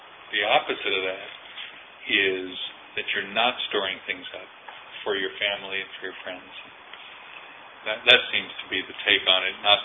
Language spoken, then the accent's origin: English; Australia; I'm an Aussie. Dinky die Aussie.